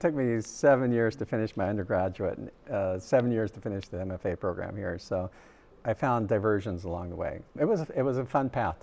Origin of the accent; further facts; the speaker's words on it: Calexico, California, United States; also born or lived in San Diego; I was born in Calexico, California, the hottest place in the United States, if you look at the weather map. And we left there after high school, spent a year in San Diego